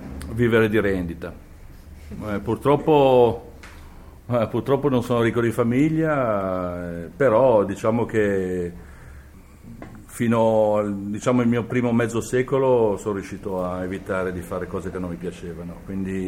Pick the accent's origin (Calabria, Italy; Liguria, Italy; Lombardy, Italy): Liguria, Italy; Genoa; Io sono nato nei Carugi, che per me è l'unica parte di Genova che è Genova veramente, e per cui si giocava per le strade